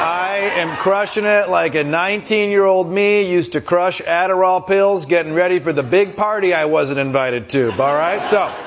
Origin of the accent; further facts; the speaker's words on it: Michigan, United States; She's just being Midwest nice. I'm from Michigan, okay?